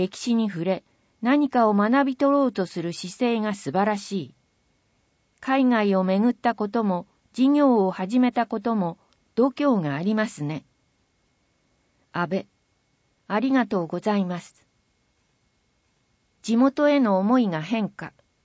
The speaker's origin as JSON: {"language": "Japanese", "town": "Yokote", "region": "Akita", "country": "Japan", "tie": "born or raised there", "said": "地元秋田にもあったらいいなと、横手に残る築約100年の古民家を改装して鴨芝を始めました。"}